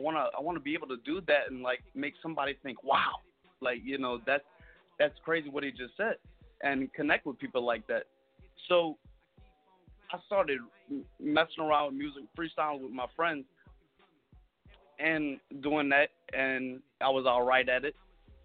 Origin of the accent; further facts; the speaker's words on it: New Orleans, Louisiana, United States; I'm from New Orleans, Louisiana.